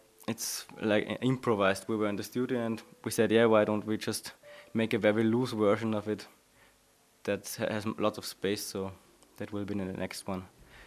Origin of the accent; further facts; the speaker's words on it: Linz, Upper Austria, Austria; a museum in my hometown Linz approached me to do an exhibition there